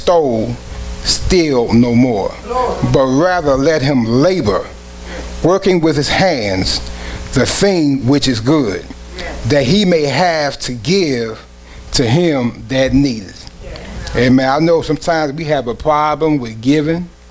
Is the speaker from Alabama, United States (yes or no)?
no; New York, United States; I'm from New York, so I'm going to drive like I'm from New York.